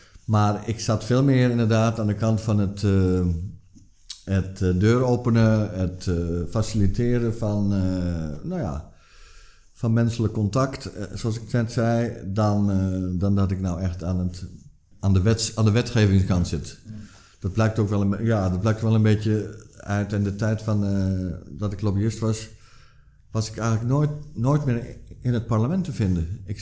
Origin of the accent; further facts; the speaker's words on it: Netherlands; moved away as an adult; now in Brussels, Belgium; Nee, ik ben al vanaf mijn 22, 23 ben ik vertrokken uit Nederland naar Brussel.